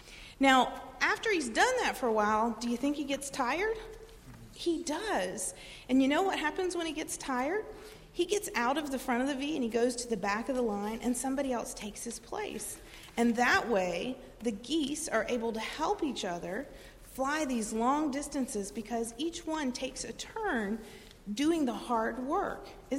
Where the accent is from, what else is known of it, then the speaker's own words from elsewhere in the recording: Delaware, United States; So I grew up in Delaware, and Delaware sits right between two big bodies of water, the Delaware Bay and the Chesapeake Bay.